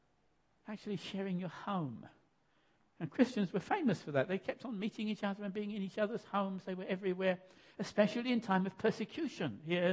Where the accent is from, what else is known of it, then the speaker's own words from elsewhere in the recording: Kenya; I come from Kenya. As you know, I'm a Kenyan.